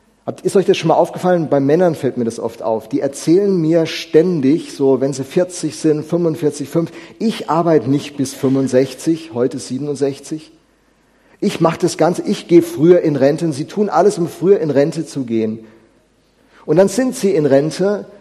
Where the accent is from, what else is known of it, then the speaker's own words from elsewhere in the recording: Alzey, Rhineland-Palatinate, Germany; also born or lived in Altensteig / Oldenburg / Schorndorf / Regensburg; now in Esslingen, Germany; Meine Heimatstadt Alzey, dann in Altensteig, Oldenburg, Schorndorf, Regensburg und jetzt hier in Esslingen.